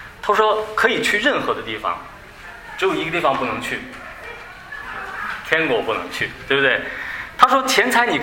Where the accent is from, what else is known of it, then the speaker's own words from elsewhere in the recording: China; 其实你想想，这个观点是不是跟中国人有一点点像？我们中国人的父母是不是劳碌一生之后，总是想怎么样把这些财产留给后代？